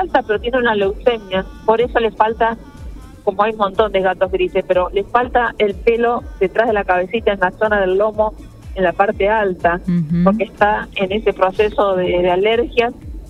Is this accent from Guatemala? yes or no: no; Granadero Baigorria, Santa Fe, Argentina; Yo soy de Granada, Baigorria